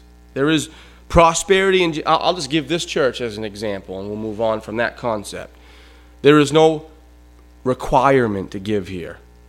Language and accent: English; United States; We as an American culture have eaten the dainties of our rulers.